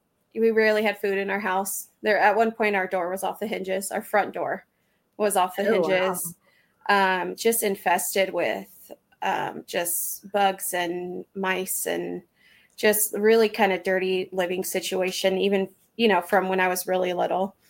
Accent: Fresno, California, United States; also born or lived in San Diego; now in Visalia, United States; I will be 35 next month. I'm originally from San Diego. I grew up in Fresno and now reside in Visalia, California with my family.

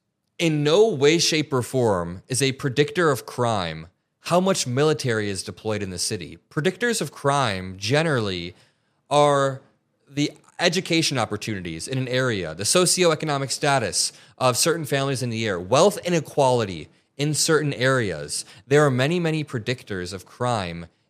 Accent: Indiana, United States; now in Chicago, United States; I grew up in Northwest Indiana, and I drove back into Chicago to hit the studio again

